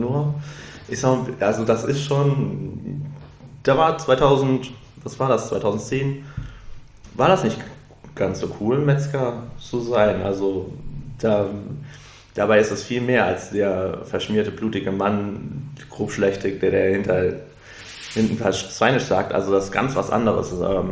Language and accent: German; Erndtebrück, North Rhine-Westphalia, Germany; Erntebrück. Das ist im kreisigen Wittgenstein, da bin ich aufgewachsen.